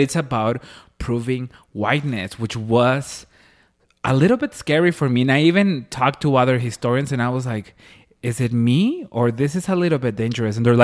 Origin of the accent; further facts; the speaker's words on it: Las Vegas, New Mexico, United States; I don't feel like we grew up with that in Las Vegas.